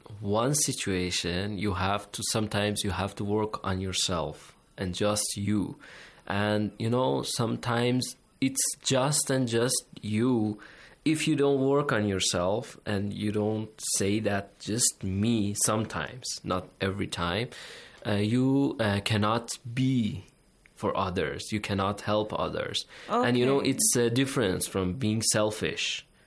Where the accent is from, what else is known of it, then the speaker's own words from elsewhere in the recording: Pakistan; I'm from Pakistan.